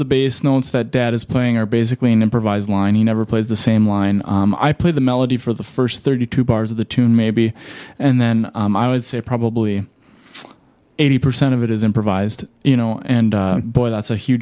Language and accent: English; Minnesota, United States; the tamburica music was stuff that I had heard growing up on the Iron Range and coming from partial Croatian ancestry.